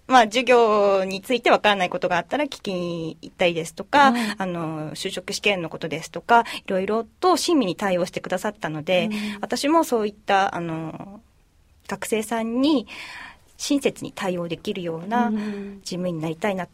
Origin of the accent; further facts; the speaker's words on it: Hakodate, Hokkaido, Japan; 函館というのが私の地元というのもあったんですけれども、大学は別のところに行っていたんですが